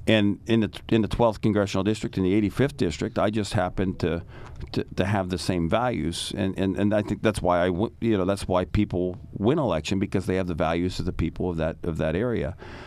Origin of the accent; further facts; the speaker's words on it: United States; I tell people I'm a human being first. First and foremost, that's what I am. Secondly, I'm an American, and then I'm a conservative